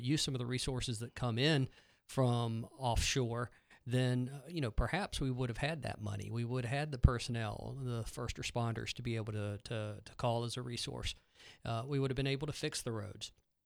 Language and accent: English; Fayetteville, North Carolina, United States; You know, I hail from Fayetteville in Cumberland County, and we were devastated by Hurricane Matthew